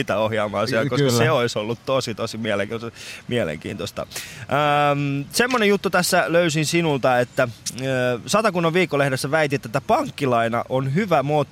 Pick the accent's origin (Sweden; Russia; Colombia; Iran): Iran; now in Pori, Finland; Mä oon itse alun perin Iranista.